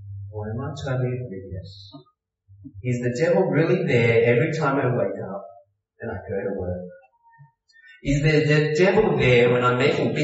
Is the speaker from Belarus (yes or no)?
no; Australia; growing up in Australia in quite a secular world, there's not much spoken about God or devil.